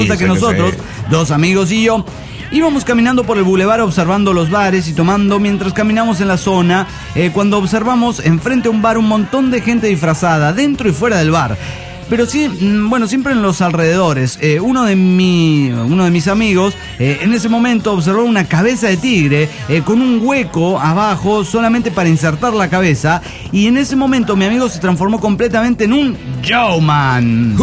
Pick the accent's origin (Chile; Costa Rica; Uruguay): Costa Rica; de Tiquicia, pura vida, maes.